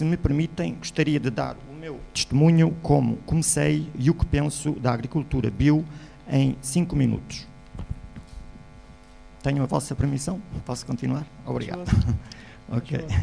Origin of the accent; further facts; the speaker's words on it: Lisbon, Portugal; born there; now in Lagos, Portugal; nasci em Lisboa, mas passo a maior parte do tempo na cidade de Lagos.